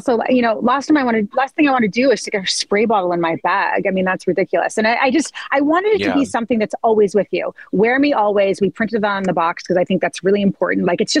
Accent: Santa Barbara, California, United States; I think it's part of growing up in Santa Barbara.

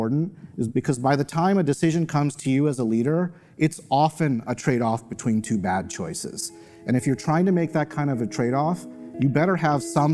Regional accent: Michigan, United States; I grew up mostly in the Midwest, in Michigan, right outside Ann Arbor.

